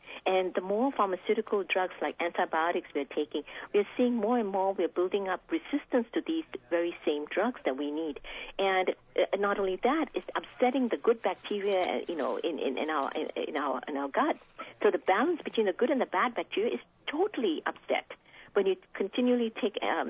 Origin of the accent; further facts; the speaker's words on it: Singapore; I grew up in Singapore and been surrounded by traditional Chinese medicine and traditional Ayurvedic or the Indian medicine system.